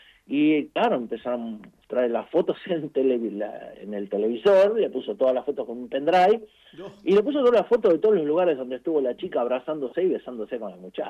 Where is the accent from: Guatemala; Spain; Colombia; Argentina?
Argentina; Buenos Aires; Nosotros somos de Buenos Aires, fuimos a hacer un trabajo a Mendoza